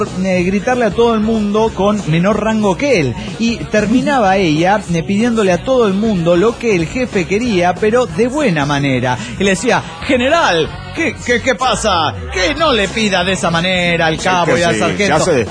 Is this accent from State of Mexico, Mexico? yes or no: no; Hermosillo, Sonora, Mexico; Cuando yo era niño, existía aquí en Hermosillo